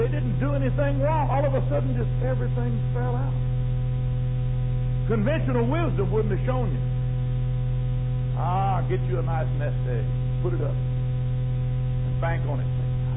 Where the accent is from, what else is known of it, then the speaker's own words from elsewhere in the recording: United States; And I'm thankful I'm an American.